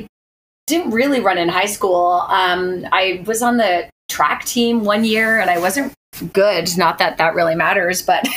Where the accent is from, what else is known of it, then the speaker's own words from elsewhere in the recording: Hamilton, Ontario, Canada; now in Toronto, Canada; No, I actually grew up in Hamilton.